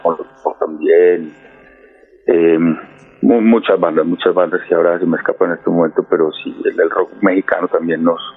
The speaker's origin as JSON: {"language": "Spanish", "region": "Andean region", "country": "Colombia", "said": "De la región de donde nosotros somos, del interior de Colombia, la zona andina, la zona de las montañas."}